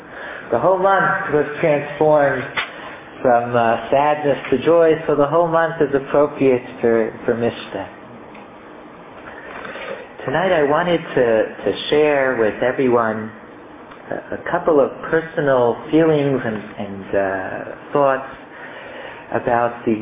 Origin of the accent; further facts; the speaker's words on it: New York, United States; I grew up in Washington Heights. I grew up in the halls of Yeshiva Shabbeinu Yitzhak Elchanan.